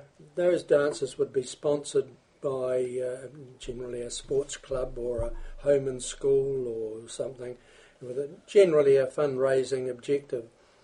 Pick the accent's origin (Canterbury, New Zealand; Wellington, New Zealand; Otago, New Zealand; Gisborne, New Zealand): Canterbury, New Zealand; the area that I grew up in North Canterbury had the feature of country dances through the winter season